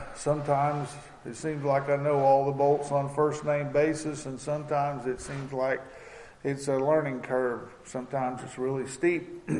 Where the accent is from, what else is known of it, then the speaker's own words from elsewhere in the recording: Webb City, Missouri, United States; All right. … from Webb City, Missouri.